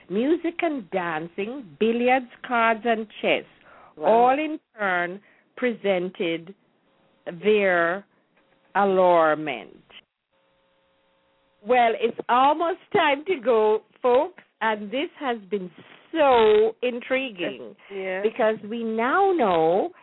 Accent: Jamaica; what we experience during our growing up in Jamaica at Christmas time.

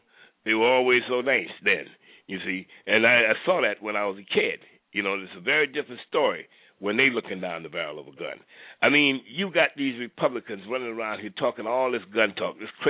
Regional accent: Florida, United States; I grew up in Florida. I grew up in a hunting community. Everybody had guns.

